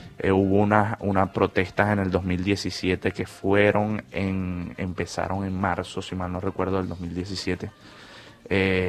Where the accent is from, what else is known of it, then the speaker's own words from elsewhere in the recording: Venezuela; now in Argentina; Bueno, yo salí 7 días antes de llegar acá a la Argentina. Salí 7 días antes y, bueno, de verdad que fue una travesía... muy triste, traumática.